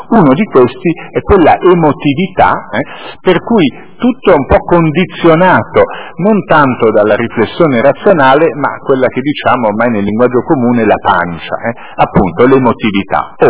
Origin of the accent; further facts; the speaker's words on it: Milan, Lombardy, Italy; pur essendo anch'io milanese di nascita e essendo sempre vissuto a Milano, però a zona nord.